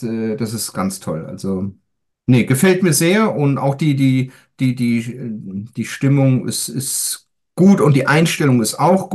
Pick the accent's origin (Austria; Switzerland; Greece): Greece; first language German; ich habe die belgische Staatsbürgerschaft. Ich fühle mich als EUler, kann man sagen, weil ich bin in Griechenland geboren und auch aufgewachsen, auch wieder auf der deutschen Schule. Bin Muttersprachler Deutsch